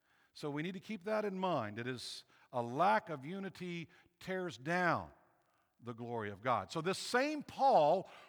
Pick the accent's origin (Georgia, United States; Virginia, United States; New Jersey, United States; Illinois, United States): Virginia, United States; also born or lived in Texas; Some of you know my story. I grew up over on the Eastern Shore, a little church of 100 people.